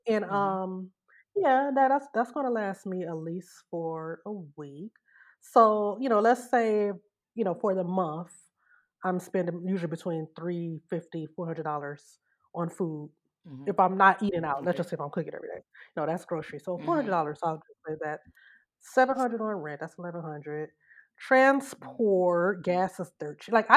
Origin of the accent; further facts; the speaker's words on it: Detroit, Michigan, United States; I mean, I don't do it because I'm from Detroit